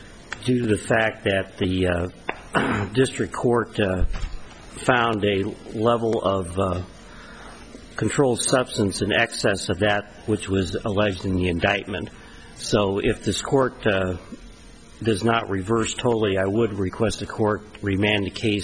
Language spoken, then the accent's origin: English; Henderson, Nevada, United States; I'm the attorney for the appellant. I'm from Henderson, Nevada.